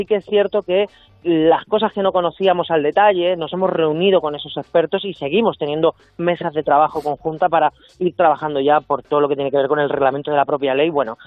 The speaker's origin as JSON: {"language": "Spanish", "town": "El Álamo", "region": "Community of Madrid", "country": "Spain", "tie": "born or raised there", "said": "El tema del Álamo, además, a mí me toca muy cerca. En ese municipio me he criado yo."}